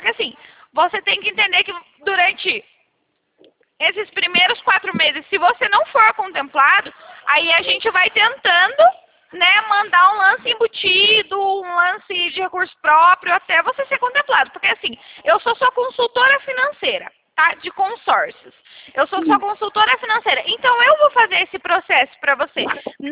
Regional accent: São Paulo, Brazil; Não, eu sou de São Paulo!

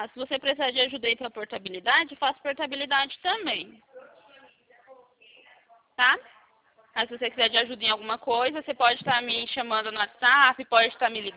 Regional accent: Atibaia, São Paulo, Brazil; Eu sou aqui de Atibaia, interior de São Paulo.

